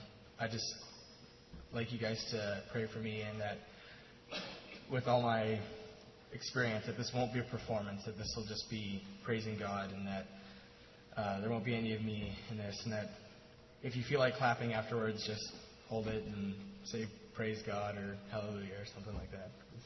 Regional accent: Saskatoon, Saskatchewan, Canada; I'm from Saskatoon.

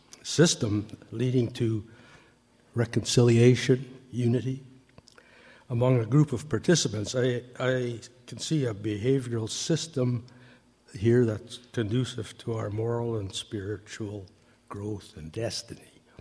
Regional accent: Saskatoon, Saskatchewan, Canada; I'm from Saskatoon, a little group down the road, down the Yellowhead Highway here, a few miles.

